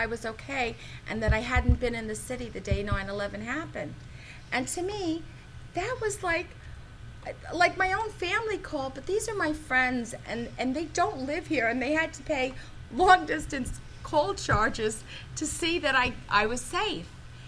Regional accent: New York, United States; Like, I'm from New York, and I have to say, I think the most touching thing in my heart was when 9/11 happened.

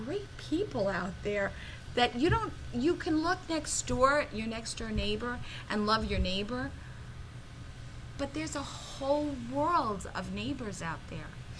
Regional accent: New York, United States; Like, I'm from New York, and I have to say, I think the most touching thing in my heart was when 9/11 happened.

